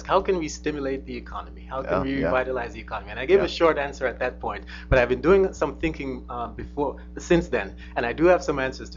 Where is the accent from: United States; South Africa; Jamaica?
Jamaica; I'm originally from Jamaica, so I don't do the aircon thing